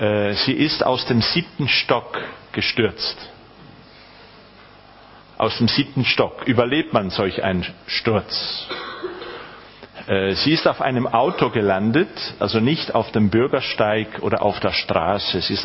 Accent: Spain; Und wir sind nach Spanien ausgewandert und ich bin dann in Spanien aufgewachsen.

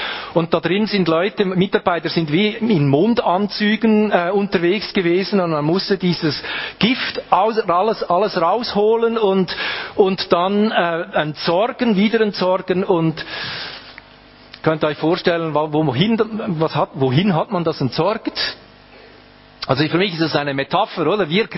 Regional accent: Kölliken, Aargau, Switzerland; born there; Ich bin in Kölliken geboren. Kölliken, das liegt so auf der Strecke zwischen Aarau und Olten oder Aarau und Bern, wenn man so will, oder beziehungsweise Zürich und Bern, wenn man das etwas weiter fassen möchte.

